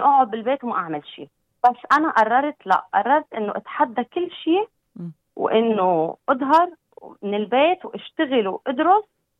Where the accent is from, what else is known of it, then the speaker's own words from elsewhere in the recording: Lebanon; moved away as an adult; أنا جاي من لبنان